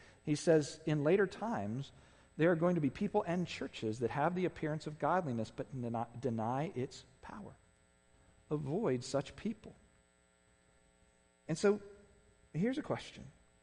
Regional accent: the South, United States; I'm from the South, and so pretty much everybody was born into an evangelical church of some sort, right?

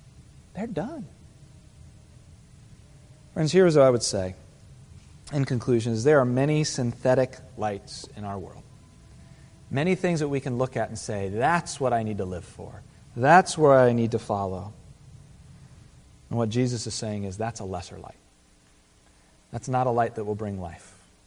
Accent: Virginia Beach, Virginia, United States; I grew up in Virginia Beach.

